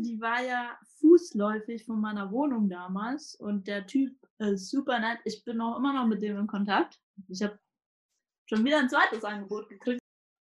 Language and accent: German; Hamburg, Germany; Ich komme ja aus Hamburg, ich studiere noch.